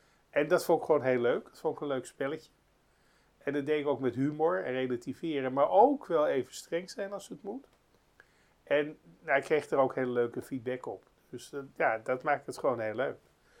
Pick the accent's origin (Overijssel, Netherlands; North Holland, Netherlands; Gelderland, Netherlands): North Holland, Netherlands; Amsterdam; Geboren en getogen in Amsterdam. Ik ben 65 jaar.